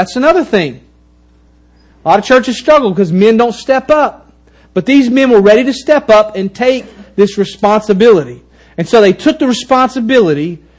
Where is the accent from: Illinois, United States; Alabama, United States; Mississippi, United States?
Mississippi, United States; I mean, we're all Americans, and many of you here are from Louisiana, and I'm from Mississippi, and like we're like totally different.